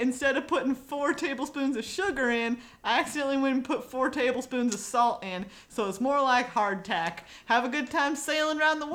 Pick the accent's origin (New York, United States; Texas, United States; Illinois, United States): Texas, United States; I grew up in Texas.